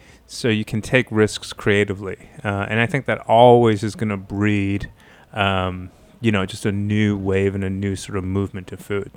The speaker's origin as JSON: {"language": "English", "town": "Brooklyn", "region": "New York", "country": "United States", "tie": "born or raised there", "said": "I grew up in a place called, we moved in and out of the area called Starrett City, which most people have never heard of."}